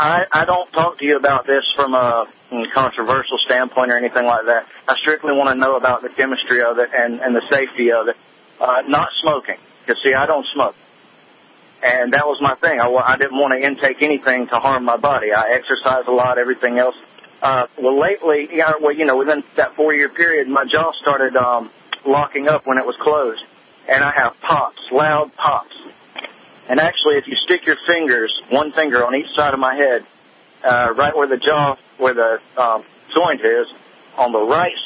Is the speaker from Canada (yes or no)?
no; Georgia, United States; I'm from Georgia.